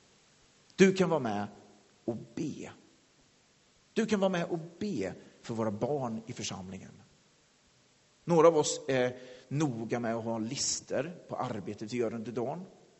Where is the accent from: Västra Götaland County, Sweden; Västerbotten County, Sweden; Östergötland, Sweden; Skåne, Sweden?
Västra Götaland County, Sweden; Lidköping; Jag växte upp i Lidköping i en kyrka